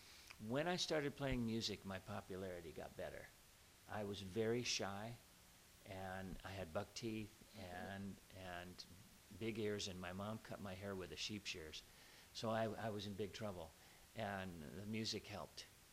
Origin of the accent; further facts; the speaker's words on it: Everett, Washington, United States; born there; I was born in Everett, Washington, which is near Seattle, Washington, many, many years ago.